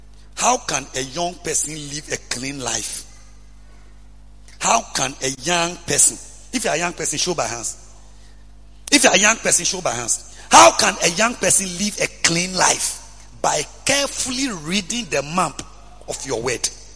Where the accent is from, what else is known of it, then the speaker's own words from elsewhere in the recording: Sogakope, Volta, Ghana; yes, I'm from Sogankopa. Sogankopa. You don't say Sogankopa. It's Sogankopa.